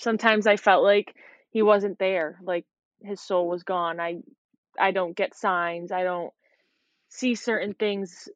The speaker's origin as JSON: {"language": "English", "region": "Massachusetts", "country": "United States", "said": "I am from Massachusetts."}